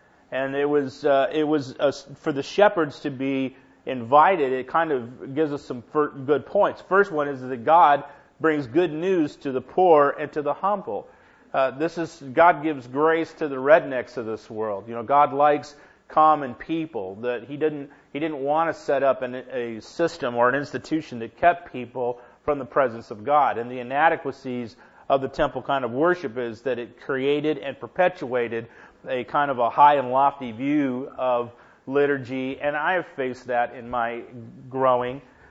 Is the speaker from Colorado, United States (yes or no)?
no; Inglewood, California, United States; also born or lived in Los Angeles; I grew up in Inglewood and in Los Angeles